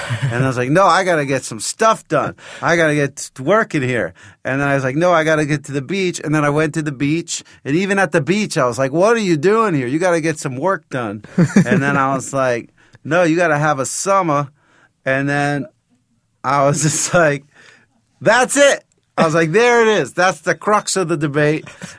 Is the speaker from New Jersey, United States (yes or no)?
yes; New Jersey, United States; Oh, I grew up in New Jersey.